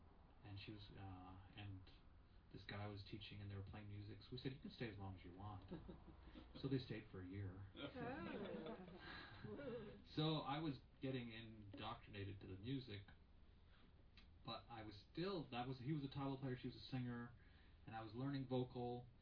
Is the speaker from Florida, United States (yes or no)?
no; Connecticut, United States; and luckily I lived in, I grew up in Connecticut, so I had access to New York City